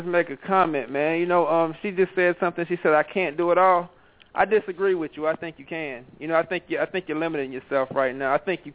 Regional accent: Georgia, United States; before I became Muslim, I was under Southern Baptist. You know, I grew up in Georgia, right?

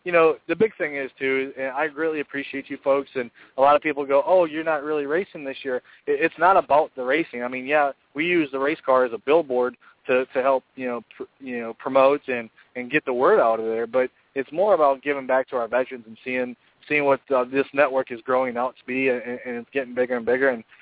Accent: Fort Hood, Texas, United States; born there; And I was born in Texas. I was born in Fort Hood, so I was an Army brat right from get-go.

